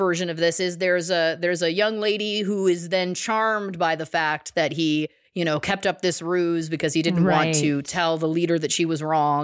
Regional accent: England, United Kingdom; I am 100% English.

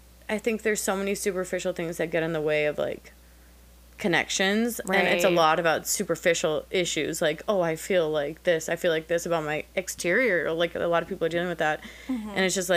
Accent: Minneapolis, Minnesota, United States; I don't really miss Minneapolis, my hometown, anymore

